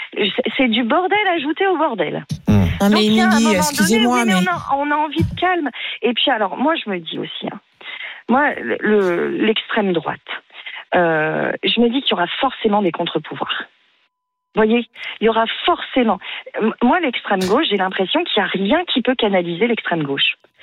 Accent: France; en tant que Français moyen

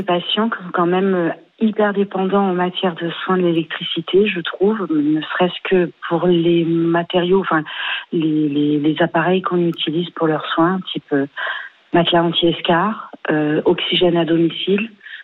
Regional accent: France; On est des Français, c'est un peu notre leitmotiv.

